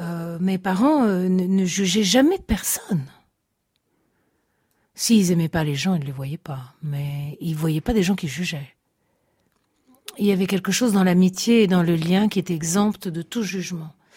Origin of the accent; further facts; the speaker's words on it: Piedmont, Italy; la mère de ma mère, est française, était française. Toute la famille, évidemment, de ma grand-mère et de ma mère était un peu française. Nous sommes piémontais.